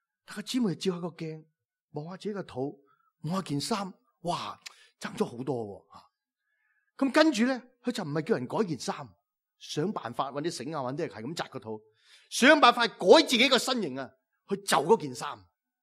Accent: Hong Kong; 你知道香港感冒菌是我们香港人才顶得住的嘛，是吧？

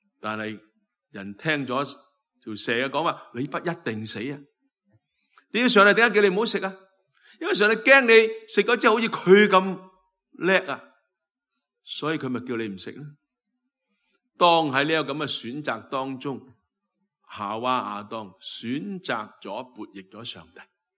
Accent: China; 我们中国人的传统说

